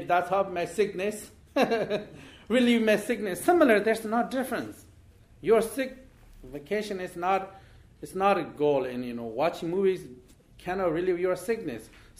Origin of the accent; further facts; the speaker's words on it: Tibet, China; born there; English is a second language; I was born in Tibet.